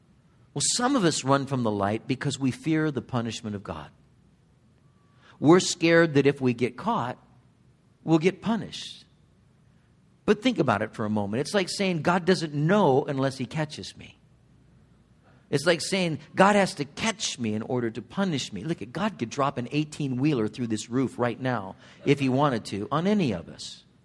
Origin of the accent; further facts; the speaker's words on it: California, United States; Valerie and I, we grew up in Southern California in Orange County.